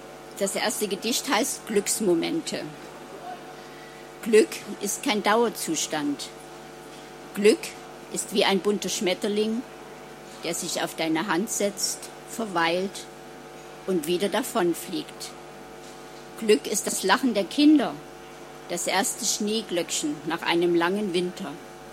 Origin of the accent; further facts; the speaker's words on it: Annaberg-Buchholz, Saxony, Germany; now in Dresden, Germany; Ich bin geboren und aufgewachsen im Erzgebirge, und zwar in Annaberg-Buchholz. Habe dort mein Abitur gemacht